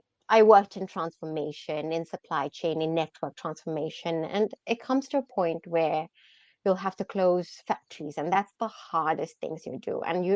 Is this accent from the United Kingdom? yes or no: no; South Africa; moved away as an adult; So I grew up in uncertainty in South Africa.